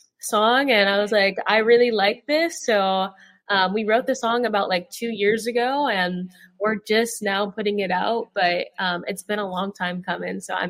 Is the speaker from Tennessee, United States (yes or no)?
yes; Nashville, Tennessee, United States; I'm from Nashville, Tennessee, grew up here, was born and raised